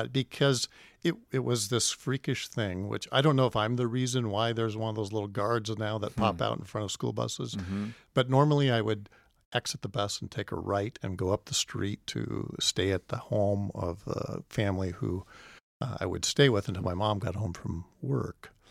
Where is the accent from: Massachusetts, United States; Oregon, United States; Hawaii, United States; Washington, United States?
Washington, United States; I'm mostly Washingtonian.